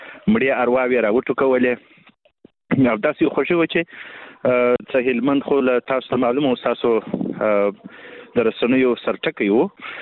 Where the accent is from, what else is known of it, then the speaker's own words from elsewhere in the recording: Lashkar Gah, Helmand, Afghanistan; زه له هلمند څخه یم، لشکرګاه څخه